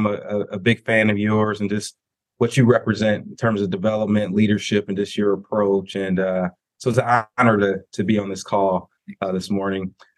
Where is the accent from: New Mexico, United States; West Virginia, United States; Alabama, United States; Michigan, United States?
Michigan, United States; Detroit; And so I grew up in Detroit, Michigan, and I have wonderful parents